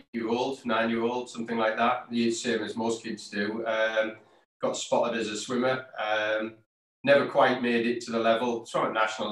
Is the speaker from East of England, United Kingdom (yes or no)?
no; Middlesbrough, North East England, United Kingdom; I came from Middlesbrough.